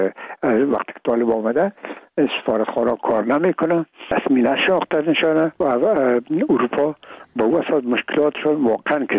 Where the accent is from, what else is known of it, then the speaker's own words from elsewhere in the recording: Afghanistan; من و بسیاریشان در این افغانستان تولد نشدن، در یک مملکت کشور دیگه بودن و میگم ما افغان هستیم